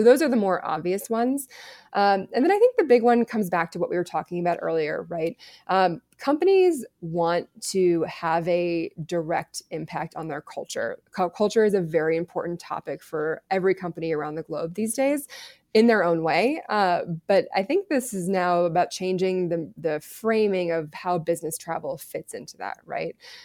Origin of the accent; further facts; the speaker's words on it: California, United States; I had never been there before. I was from California.